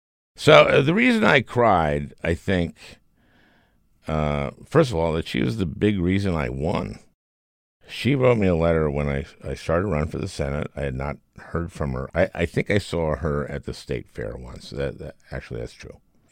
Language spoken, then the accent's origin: English; United States; Well, I think it's because I'm an American going through this time